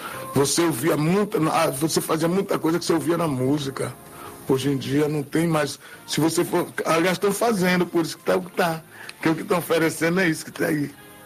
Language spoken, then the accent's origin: Portuguese; Bahia, Brazil; born there; Eu nasci na Bahia, vivo no Brasil, na Bahia.